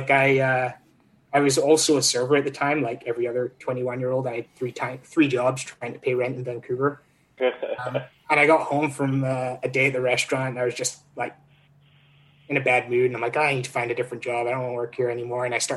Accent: Scotland, United Kingdom; moved away as an adult; So I'm originally from Scotland. I've been here for like 8.5 years now.

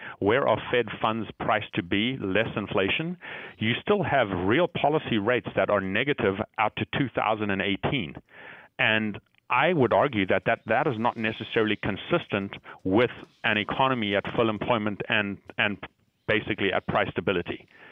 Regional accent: Zimbabwe; I was born and brought up in Zimbabwe

